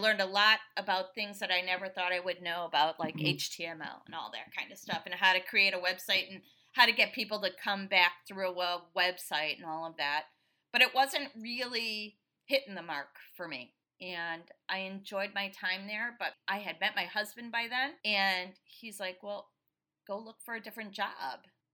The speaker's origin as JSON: {"language": "English", "region": "Midwest", "country": "United States", "said": "and I'm from the Midwest, and I'd be more than happy to run your production office from Chicago."}